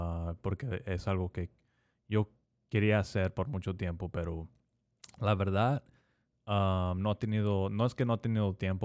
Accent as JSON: {"language": "Spanish", "country": "United States", "tie": "born or raised there", "second_language": "Spanish", "said": "yo crecí con padres mexicanos, no más que también crecí aquí en los Estados Unidos con, la verdad, puro gabacho, que hablan en inglés."}